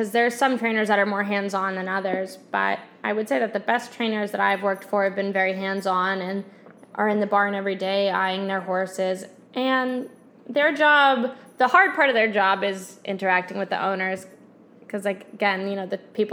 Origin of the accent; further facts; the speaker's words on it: New Jersey, United States; So I'm from New Jersey.